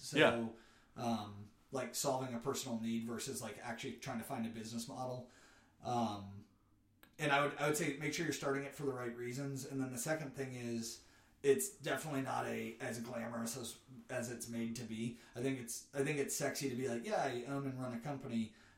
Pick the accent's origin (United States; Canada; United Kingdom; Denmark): United States; Detroit, Michigan; born there; also born or lived in seven states; So, I was born in Detroit, and then...